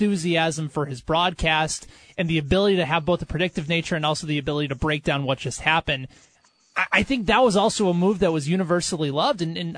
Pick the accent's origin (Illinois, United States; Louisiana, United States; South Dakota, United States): Illinois, United States; Chicago; I grew up in Chicago with Harry Caray and Steve Stone